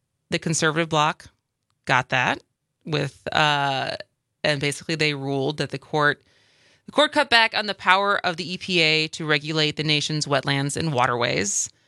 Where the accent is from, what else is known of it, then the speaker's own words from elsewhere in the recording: Madison, Wisconsin, United States; We are in Madison, my hometown.